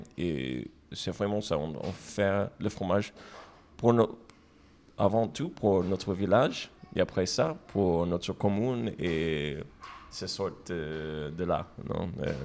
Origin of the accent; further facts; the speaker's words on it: Brooklyn, New York, United States; accent: American; French is a second language; also born or lived in New Jersey; now in France; je suis aussi immigrant américain, c'est ça mon accent. Moi, je viens de Brooklyn, de le quartier qui s'appelle Coney Island. C'est la grande ville. Et après, on a habité pour presque 10 ans à New Jersey